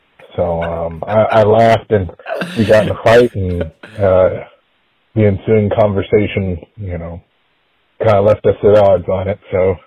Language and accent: English; the South, United States; I am from the South. I am black, and my wife is Japanese